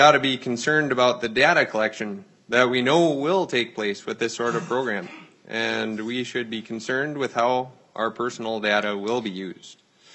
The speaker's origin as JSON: {"language": "English", "town": "Roseau", "region": "Minnesota", "country": "United States", "said": "I'm from a constituent of District 1A. I'm from Roseau"}